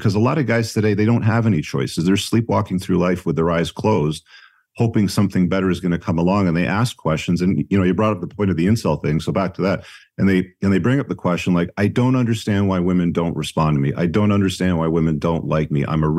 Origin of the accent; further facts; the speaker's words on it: Canada; I'm a Canadian.